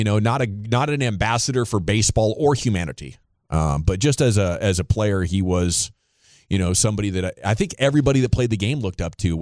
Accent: Ohio, United States; where I was born in Ohio, so growing up, like, Pete Rose was the guy

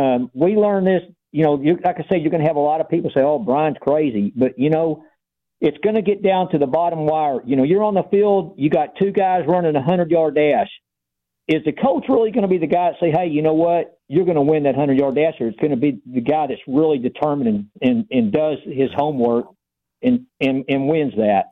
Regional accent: Dallas, Texas, United States; You know, being born and raised here in Dallas, I grew up around the Fair Park area, you know

